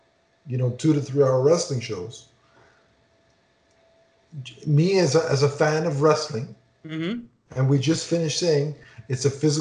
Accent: Canada; as a Canadian

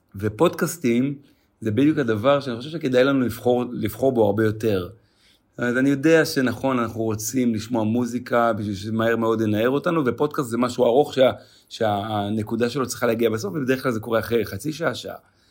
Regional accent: Ma'alot, Northern District, Israel; born there; נולדתי במעלות, שם בצפון, ליד לבנון

